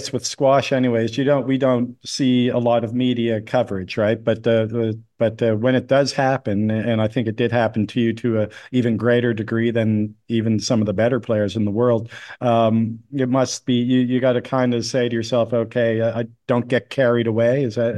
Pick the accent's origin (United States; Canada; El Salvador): Canada; It's like summer in Canada, where I'm from. I'm Canadian.